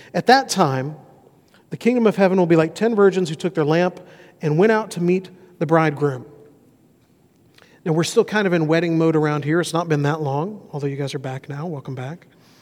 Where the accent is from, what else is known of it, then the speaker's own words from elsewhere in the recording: Mobile, Alabama, United States; Where I grew up in Mobile, on the Gulf Coast, we had hurricanes.